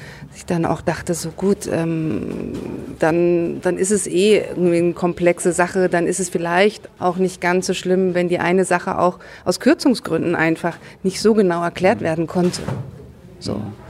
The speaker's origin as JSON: {"language": "German", "region": "Bavaria", "country": "Germany", "tie": "born or raised there", "said": "Ich bin total, ja. Ich bin in Bayern groß geworden, ja."}